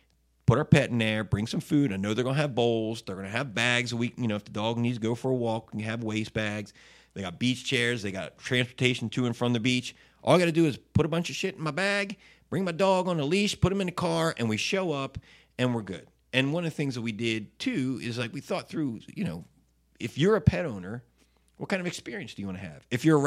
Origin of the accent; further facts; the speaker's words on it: Delaware, United States; Plus, look, when we moved, I'm from Delaware, and when we moved back a few years ago